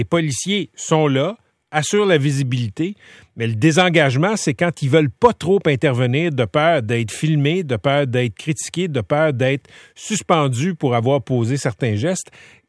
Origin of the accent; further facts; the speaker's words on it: Laval, Quebec, Canada; moved away as an adult; j'ai grandi à Laval jusqu'à l'âge de 19 ans, puis je suis toujours surpris à quel point la ville a changé.